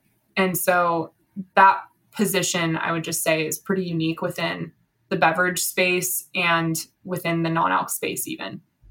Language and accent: English; Las Vegas, Nevada, United States; You organized a great trade show in Las Vegas. Like I said, I got to go to my hometown and enjoy that that show.